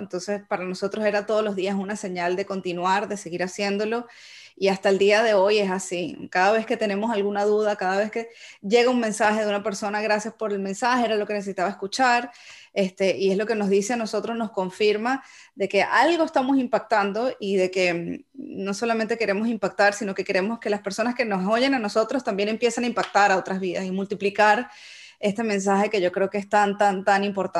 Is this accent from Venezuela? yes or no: yes; Venezuela; now in United States; yo me mudé de Venezuela a Estados Unidos hace 5 años ya.